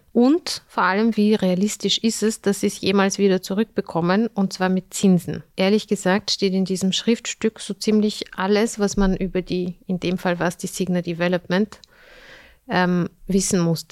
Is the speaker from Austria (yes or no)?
yes; Austria; weil die Strafen bei uns in Österreich zumindest für einen Milliardenkonzern jetzt auch nicht so hoch sind.